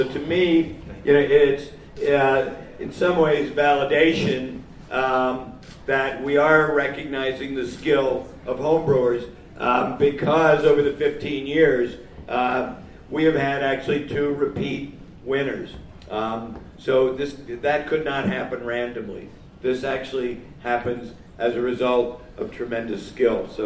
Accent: New England, United States; I'm from New England

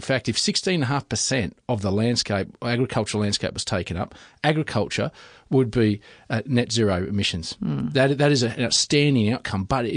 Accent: Queensland, Australia; I'm from Queensland

